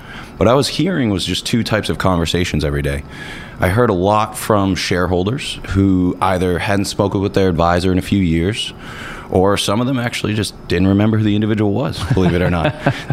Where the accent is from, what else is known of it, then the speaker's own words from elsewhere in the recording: Lynnfield, Massachusetts, United States; Yeah, so I grew up in Lynnfield, Massachusetts. I'm one of the only SHP team members that grew up north of Boston.